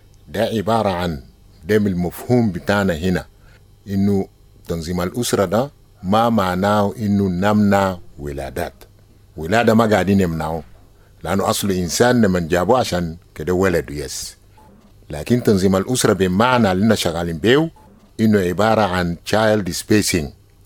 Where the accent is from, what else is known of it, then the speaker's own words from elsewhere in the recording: South Sudan; مثلا عندنا في الجنوب مجتمع بتاع النيل، مجتمع بتاع بحر غزال، مجتمع بتاع استوائية، يهو بيعمل دولة جنوب السودان.